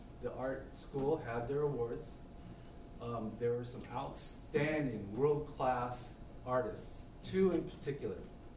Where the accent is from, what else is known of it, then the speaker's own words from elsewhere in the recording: Portland, Oregon, United States; I come from Portland, Oregon, where I have an art gallery that I've had have been running for 6 or 7 years, maybe 8.